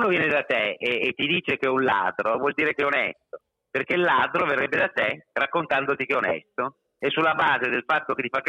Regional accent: Parma, Emilia-Romagna, Italy; Io ti posso dire che purtroppo vengo da Parma ed è un posto dove se non prendi per il culo uno vuol dire che non li vuoi bene.

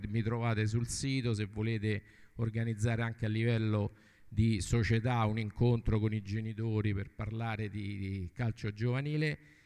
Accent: Rome, Lazio, Italy; sono da Roma

